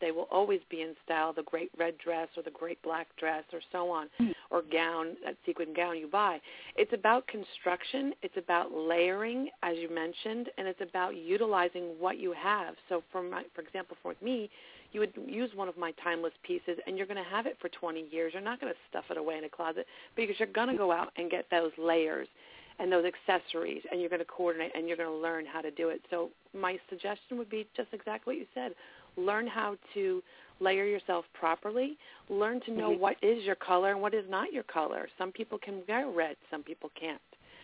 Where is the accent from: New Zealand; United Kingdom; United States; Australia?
United States; New England; now in Los Angeles, United States; I'm from the East Coast, and I'm pouring out my empowerment to people on the East Coast, which it's so open here in plus size in L.A., and on the East Coast, especially where I'm from, New England, it's very quiet.